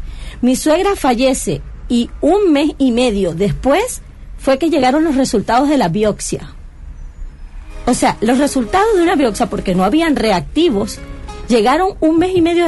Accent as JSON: {"language": "Spanish", "country": "Venezuela", "moved": "yes", "lives_now": "Talavera de la Reina, Spain", "said": "después que salí de Venezuela y ahora viviendo en Talavera, yo me he sentido muy cómoda"}